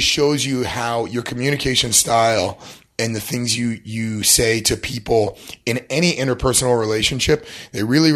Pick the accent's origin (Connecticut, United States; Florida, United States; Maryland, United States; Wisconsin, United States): Connecticut, United States; now in Boston, United States; No, I'm not. I'm from Connecticut. I've lived in lots of different places, and I wound up here probably 10 years ago.